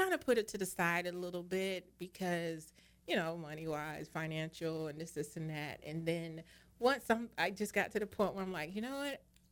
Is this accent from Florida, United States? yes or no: yes; Orlando, Florida, United States; now in St. Petersburg, United States; That's what brought me to St. Pete. I've only been here close to a year. I'm originally from Orlando.